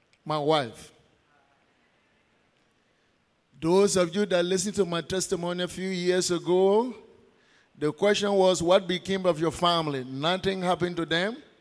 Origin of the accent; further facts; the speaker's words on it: Liberia; I'm from Liberia. Liberia is a very small country on the west coast of Africa with a population of 3.4 million, land speed of 43,000 square miles